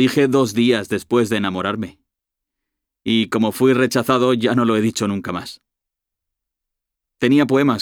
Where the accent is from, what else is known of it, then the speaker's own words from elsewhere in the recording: San Sebastián, Basque Country, Spain; born there; Tengo 40 años. Nací en San Sebastián. Tengo un niño de 10 años, Perú, y una niña de 6, Alicia. Soy Libra, soy de izquierdas, ateo